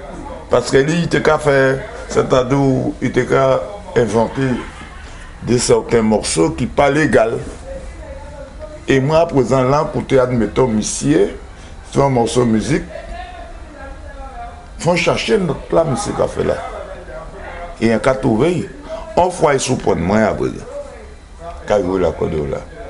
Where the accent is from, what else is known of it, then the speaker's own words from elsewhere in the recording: Baie-Mahault, Guadeloupe; born there; je suis né à Bimao, Guadeloupe.